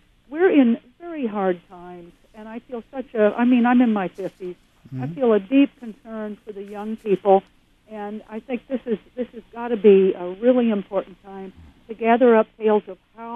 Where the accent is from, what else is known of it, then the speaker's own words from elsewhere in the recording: Illinois, United States; now in Richland County, United States; I'm from Illinois. I hope everyone will forgive me. But I do come from farming people, but from way back. But I've lived here in Richland County for nearly a decade and a half